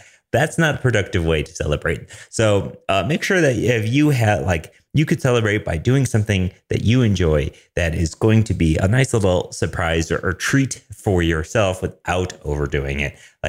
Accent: Michigan, United States; I'm not calling it soda. I'm from Michigan here. We call it pop.

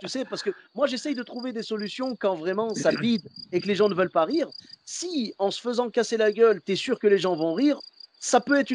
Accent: Morocco; Moi, je suis marocain.

